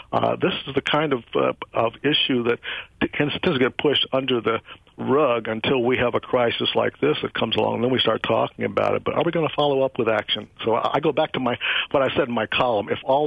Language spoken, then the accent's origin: English; Ohio, United States; my family's from Alabama originally, I grew up in Ohio, you know, I'm accustomed to this sort of thing from an early age